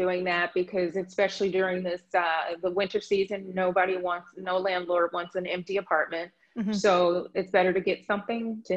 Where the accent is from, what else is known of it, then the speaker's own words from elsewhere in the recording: Chicago, Illinois, United States; now in New York, United States; Originally, I grew up in Chicago and moved here to New York.